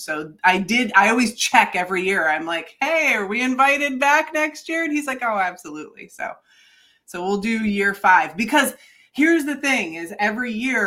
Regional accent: Michigan, United States; I'm from Michigan, I'm from the Midwest, and in the Midwest you don't really, there's not as many bars.

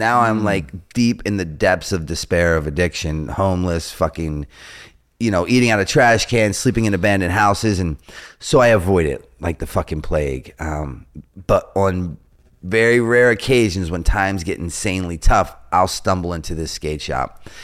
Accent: Baltimore, Maryland, United States; So I'm growing up in Baltimore, and I'm with another pro skater by the name of Bucky Lasik

